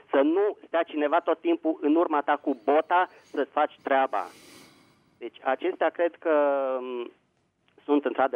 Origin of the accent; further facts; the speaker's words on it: Bucharest, Romania; din București.